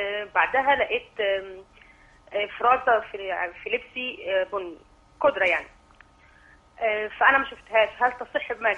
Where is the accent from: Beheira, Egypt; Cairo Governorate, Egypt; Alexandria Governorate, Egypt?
Beheira, Egypt; أنا من البحيرة، كنت مسافرة القاهرة